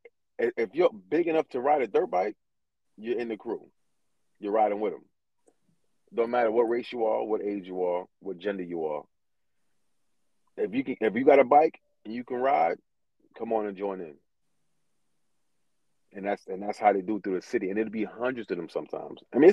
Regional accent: New York, United States; now in Baltimore, United States; I mean, I remember growing up in New York where if you got caught with a gun, it was said it was a year for each bullet.

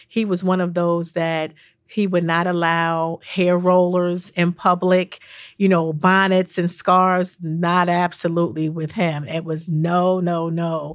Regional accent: New York, United States; now in Syracuse, United States; I'm originally from Long Island, and all of my friends from Long Island

